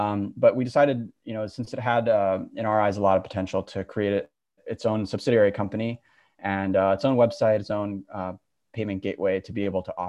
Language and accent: English; Honolulu, Hawaii, United States; now in New York, United States; I actually took off to Hawaii, where I grew up. I'm from Honolulu originally